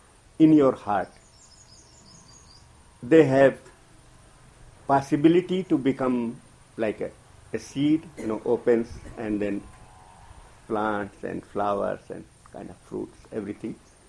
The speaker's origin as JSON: {"language": "English", "country": "India", "accent": "Indian English", "second_language": "English", "said": "because of my pronunciation, because of my, you know, I'm an Indian, you know. So My English is Indian English."}